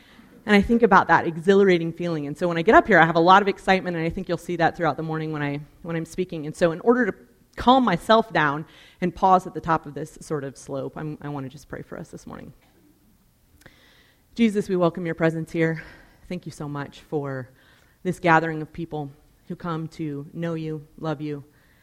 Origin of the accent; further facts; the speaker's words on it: Colorado, United States; these kinds of days remind me of growing up in Colorado.